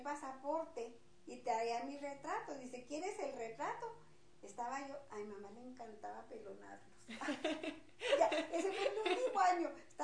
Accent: Durango, Mexico; born there; Yo nací en Durango, la capital.

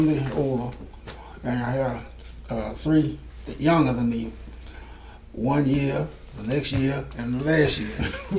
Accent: Cotton Plant, Arkansas, United States; I was born March the 10th, 1930, in Cotton Plant, Arkansas.

